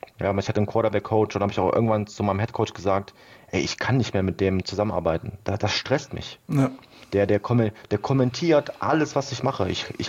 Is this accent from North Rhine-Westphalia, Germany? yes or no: yes; Duisburg, North Rhine-Westphalia, Germany; ich bin in Duisburg aufgewachsen, war aber dieser typische Bayern-Fan